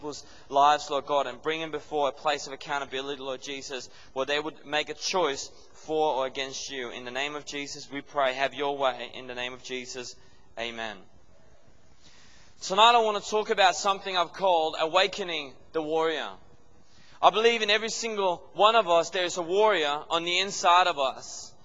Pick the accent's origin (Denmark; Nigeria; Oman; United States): Denmark; I'm from Denmark, and it's a beautiful country.